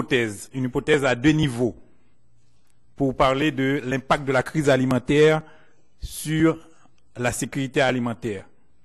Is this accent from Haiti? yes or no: yes; Haiti; En fait, je viens d'Haïti